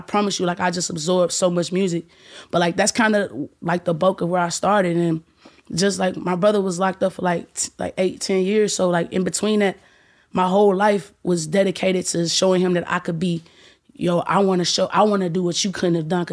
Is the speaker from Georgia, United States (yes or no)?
no; Memphis, Tennessee, United States; Yeah, so born and raised in Memphis, Tennessee